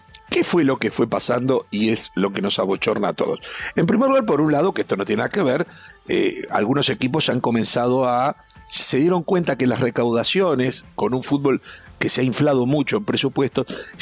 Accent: Uruguay; Como uruguayo, yo viajé mucho y siempre me enorgullecía, y este es el problema que tenemos los uruguayos que hemos pasado los 60 años

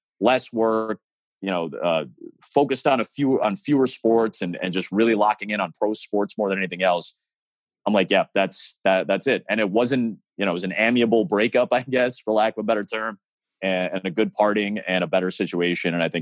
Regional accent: Illinois, United States; it's my hometown. It's the Bulls. I grew up on this team.

